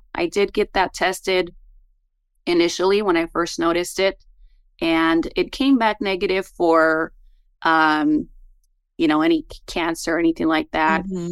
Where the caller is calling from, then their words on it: Kerman, California, United States; I'm calling from Kerman, California.